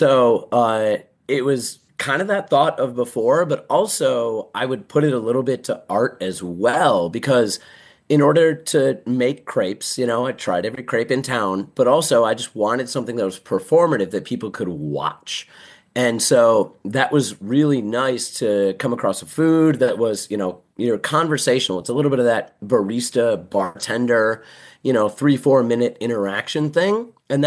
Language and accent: English; Buffalo, New York, United States; Well, I grew up in Buffalo and that's up in New York. I traveled to New York City and around the Northeast as a kid.